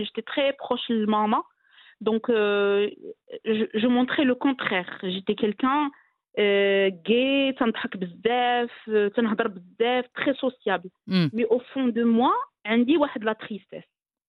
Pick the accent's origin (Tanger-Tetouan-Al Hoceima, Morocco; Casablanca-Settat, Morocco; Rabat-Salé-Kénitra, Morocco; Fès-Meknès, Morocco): Rabat-Salé-Kénitra, Morocco; Khemisset; moved away as an adult; j'ai eu mon bac Armisec. C'est une petite ville. J'ai quitté Khmisat, je suis partie à Casablanca pour mes études